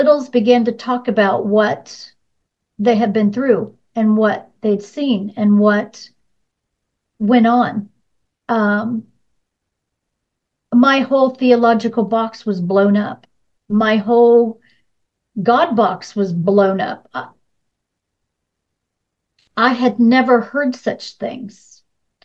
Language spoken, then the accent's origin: English; Wichita, Kansas, United States; And there was a gal in Wichita, and I'm from Wichita. My family's still in Wichita.